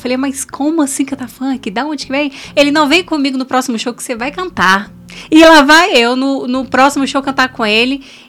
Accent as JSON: {"language": "Portuguese", "town": "Samambaia", "region": "Federal District", "country": "Brazil", "tie": "born or raised there", "also_born_or_lived": "Taguatinga", "said": "Sou de Brasília. Nasci em Taguatinga, mas eu morei ali em Samambaia até hoje moro lá, né?"}